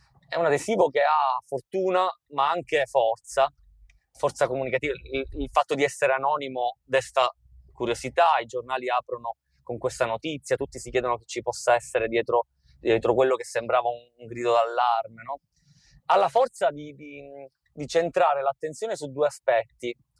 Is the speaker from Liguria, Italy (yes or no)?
no; Capaci, Sicily, Italy; io sono nato e cresciuto a Capaci, avevo 13 anni quando saltò l'autostrada per uccidere Giovanni Falcone